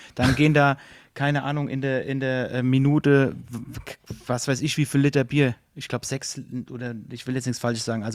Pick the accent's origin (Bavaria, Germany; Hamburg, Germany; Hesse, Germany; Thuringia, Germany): Hesse, Germany; accent: Hessian; Entschuldigung auch für meinen Dialekt, für alle, die nicht aus Hessen kommen.